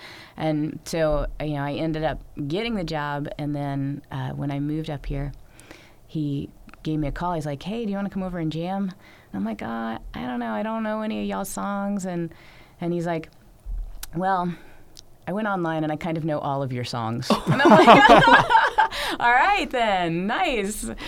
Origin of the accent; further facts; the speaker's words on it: Virginia, United States; also born or lived in North Carolina; I moved here from North Carolina, and I'm originally from Virginia, and my family's from mostly Virginia, South Carolina, although my dad did grow up in Ohio.